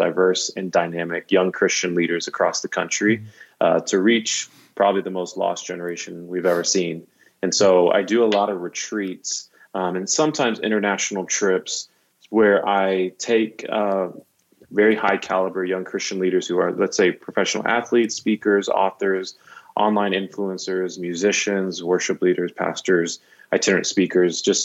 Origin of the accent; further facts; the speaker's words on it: Dallas, Texas, United States; moved away; And so I'm half South African, half Mexican, dude. Nice. From Dallas. I've been in Dallas, honestly, my whole life until 4 months ago